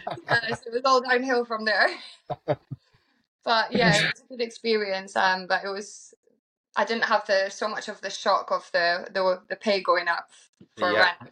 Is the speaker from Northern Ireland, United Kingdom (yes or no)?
no; Edinburgh, Scotland, United Kingdom; moved away as an adult; now in London, United Kingdom; So I'm originally from Edinburgh and I moved to London around 5.5 years ago. So I was 21 at the time.